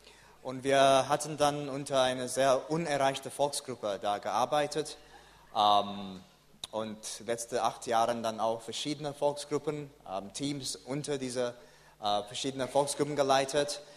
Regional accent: Cape Town, Western Cape, South Africa; Naja, ich bin ursprünglich aus Kapstadt, Südafrika.

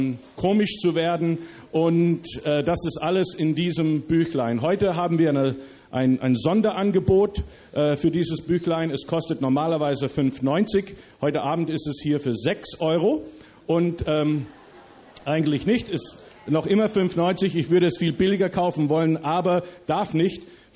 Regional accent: Germany; also born or lived in United States / Austria / Canada; Und ich bin seit 2,5 Jahren wieder zurück in meinem Deutschland. Ich bin eigentlich in Amerika geboren worden. Und als ich ein Jahr alt war, sind meine Eltern und Geschwister und ich nach Deutschland umgezogen. Wir sind hier also hier und in Österreich aufgewachsen.

